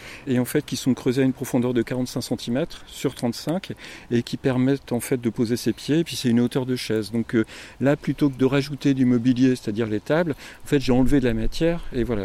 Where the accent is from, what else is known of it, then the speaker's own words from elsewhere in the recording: Nantes, Pays de la Loire, France; moi je ne sais pas, je viens de Nantes, hein